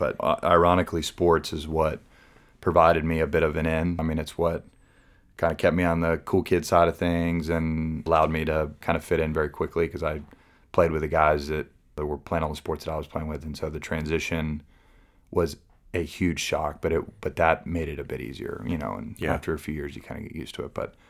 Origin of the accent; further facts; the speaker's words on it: Shalimar, Florida, United States; Yeah, I grew up in Shalimar, which is about 15 minutes from the ocean, and we grew up 3 miles from the back entrance of Eglin Air Force Base.